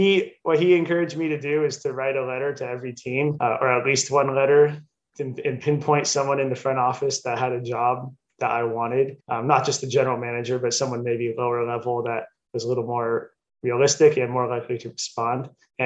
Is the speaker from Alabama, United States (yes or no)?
no; California, United States; I'm from California and I grew up going to San Jose Giants games.